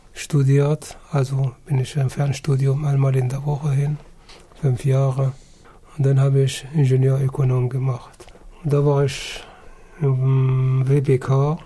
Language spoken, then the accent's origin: German; Germany; ich komme aus der DDR und ich brauchen sie nicht zu bezahlen